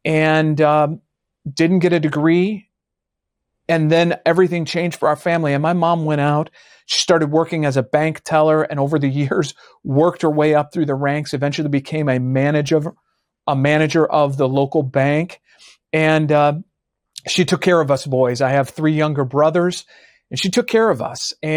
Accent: Chicago, Illinois, United States; I grew up in the Chicago area.

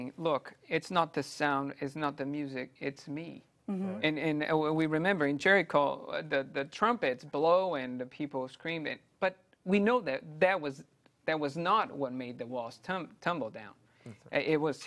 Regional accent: Brazil; English is a second language; I'm from Brazil, and in Brazil we love soccer.

